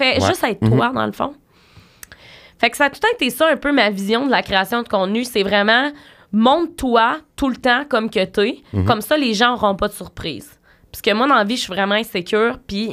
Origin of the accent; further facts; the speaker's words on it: Quebec, Canada; je viens de la Beauce. Je suis une personne complètement normale